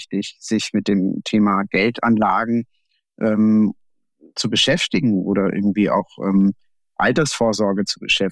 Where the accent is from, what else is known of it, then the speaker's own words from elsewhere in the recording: Baden-Württemberg, Germany; Ich komme aus dem Badischen, Schwäbischen.